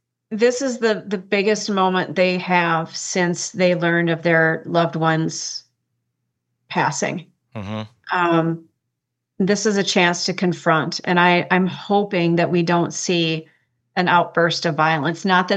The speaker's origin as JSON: {"language": "English", "town": "Minneapolis", "region": "Minnesota", "country": "United States", "said": "That I was from Minneapolis, a very big, big city."}